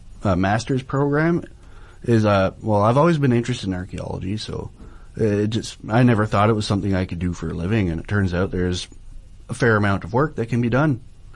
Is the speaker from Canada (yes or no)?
yes; Hazelton, British Columbia, Canada; now in Prince George, Canada; Well, I'm from Hazleton originally, which is about 4.5 hours or so west of here. Grew up most of my life there. I moved out to Prince George in about 2005